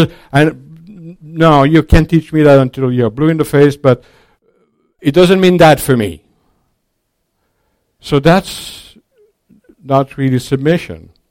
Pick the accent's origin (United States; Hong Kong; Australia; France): France; I couldn't believe that when I came from France to have hot water and milk.